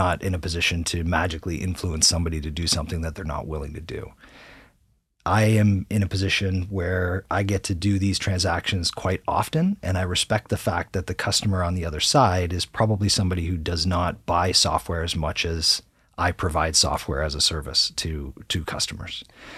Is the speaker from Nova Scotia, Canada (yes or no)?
no; Toronto, Ontario, Canada; I'm a Canadian, like I said, you know, born and raised here in Toronto.